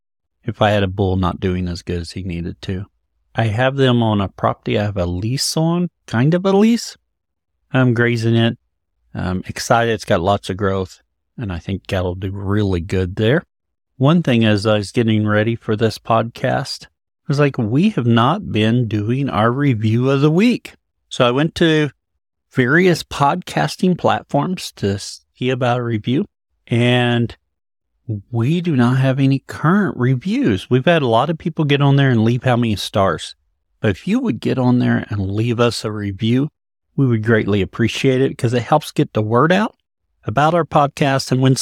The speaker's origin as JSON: {"language": "English", "region": "Oklahoma", "country": "United States", "said": "I'm from Northeast Oklahoma, so land areas here are a little bit smaller than your area."}